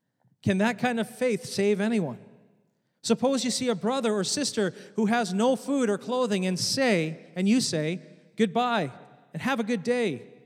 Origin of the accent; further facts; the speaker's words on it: Canada; No, close. I came from Canada.